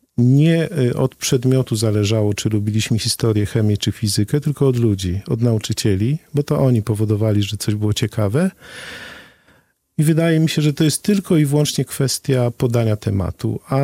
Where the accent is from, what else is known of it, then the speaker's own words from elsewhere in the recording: Wrocław, Lower Silesian Voivodeship, Poland; Jestem wrocławianinem i wychowałem się w dwóch kulturach. W tej oficjalnej i w tej, która została po Niemcach.